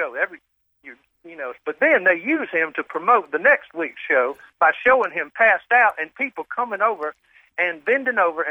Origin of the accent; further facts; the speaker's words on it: Dunwoody, Georgia, United States; Well, I grew up in Dunwoody, Georgia, the son of a dentist.